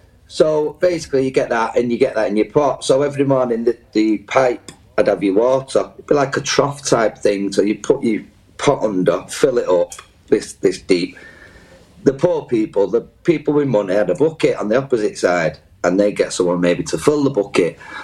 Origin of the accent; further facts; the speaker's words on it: United Kingdom; we're British, we're powerful, they'll get me out, you know.